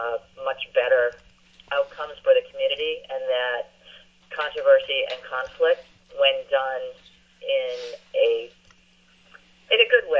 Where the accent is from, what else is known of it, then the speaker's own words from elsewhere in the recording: Belmont, Massachusetts, United States; now in Salem, United States; I grew up in Belmont, west of Boston, and after vet school, moved to the North Shore because I love the beaches